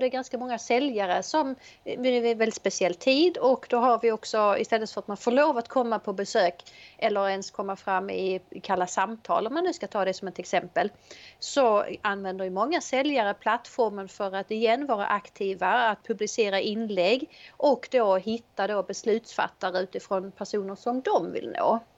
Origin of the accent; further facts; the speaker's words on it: Helsingborg, Skåne, Sweden; Jag är ifrån Helsingborg och har drivit eget företag i snart 25 år.